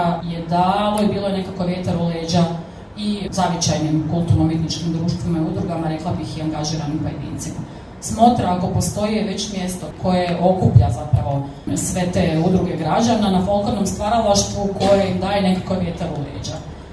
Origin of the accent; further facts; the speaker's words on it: Slavonia, Croatia; ja sam Slavonka